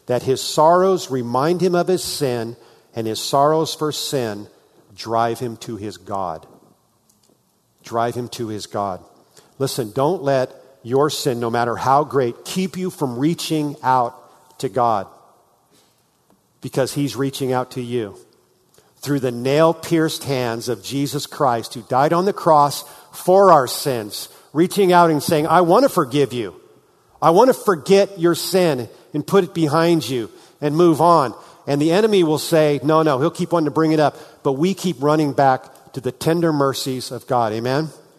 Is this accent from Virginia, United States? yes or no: no; California, United States; I am from California. I don't want to go to Oregon.